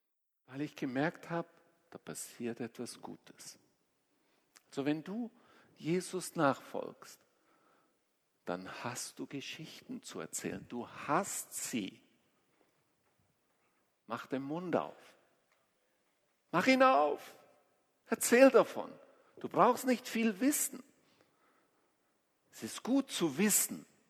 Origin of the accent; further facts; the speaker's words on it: Switzerland; Und dann sagt er: Ich bin Schweizer. Ah, ich auch.